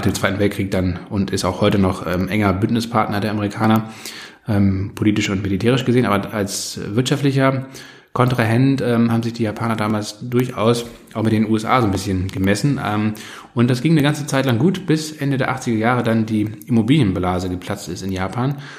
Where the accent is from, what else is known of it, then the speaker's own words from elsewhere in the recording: Kiel, Schleswig-Holstein, Germany; born there; obwohl ich gebürtiger Kieler bin.